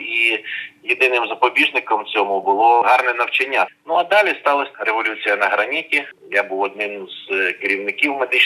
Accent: Kyiv, Ukraine; born there; Я народився в Києві у родині лікаря і викладача, доцента політехнічного інституту.

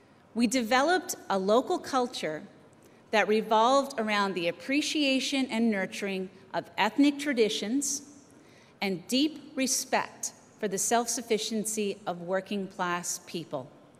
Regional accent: Whitney Pier, Nova Scotia, Canada; I'm a proud Conservative because I recognize the same values that I was raised with in Whitney Pier in this party.

